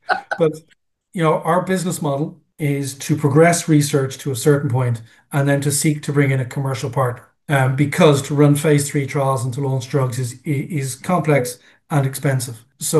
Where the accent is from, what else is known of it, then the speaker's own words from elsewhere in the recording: Ireland; I'm an Irish guy